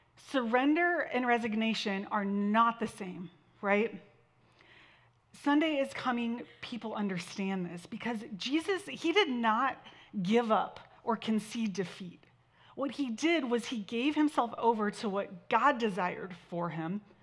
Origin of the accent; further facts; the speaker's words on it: Santa Barbara, California, United States; My brother and I we grew up in Santa Barbara